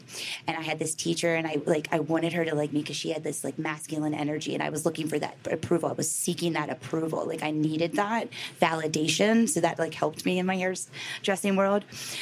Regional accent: Baltimore, Maryland, United States; I grew up in Baltimore City.

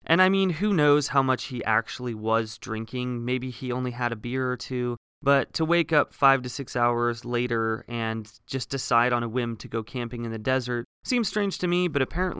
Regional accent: Oregon, United States; I mean, I grew up in Oregon, so the coast for me was about 40 minutes away.

